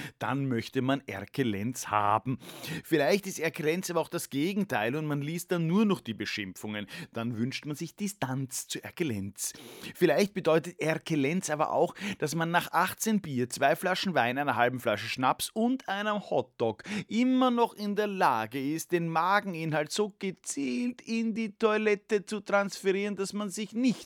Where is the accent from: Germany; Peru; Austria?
Austria; Und als Österreicher muss ich angesichts dessen einmal wirklich ganz sachlich fragen